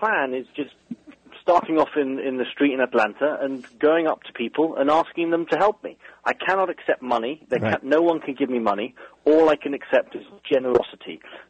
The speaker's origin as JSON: {"language": "English", "region": "England", "country": "United Kingdom", "accent": "English", "said": "My English accent sometimes helps."}